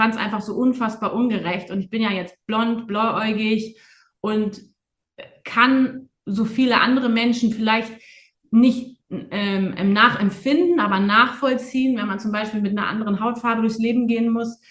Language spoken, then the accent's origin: German; Buchholz in der Nordheide, Lower Saxony, Germany; Und ich bin ja in Buchholz in der Nordheide groß geworden.